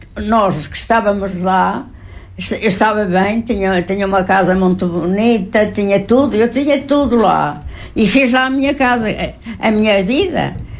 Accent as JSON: {"language": "Portuguese", "town": "Mosteiroa", "country": "Portugal", "also_born_or_lived": "South Africa", "said": "Eu sou de Mosteiroa."}